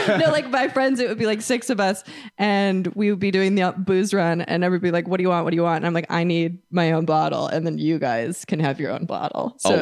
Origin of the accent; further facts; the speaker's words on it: Big Bend, Wisconsin, United States; Like yeah, suburbs of Milwaukee. I went to Maguanago High School. I grew up in Big Bend, which is, there's 1,100 people there.